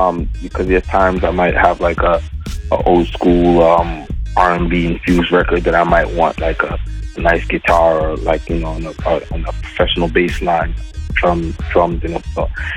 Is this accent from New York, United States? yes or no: yes; Brooklyn, New York, United States; My mom and dad was born in Jamaica and raised, but I was born in New York, Brooklyn. So, you know, I'm coming from East Flatbush, where I'm from.